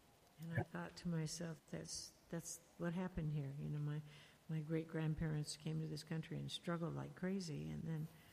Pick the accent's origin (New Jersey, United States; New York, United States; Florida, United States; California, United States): California, United States; Palo Alto; I grew up in Palo Alto in Santa Clara, and then we ranched weekends, so out in San Joaquin Valley in the weekends.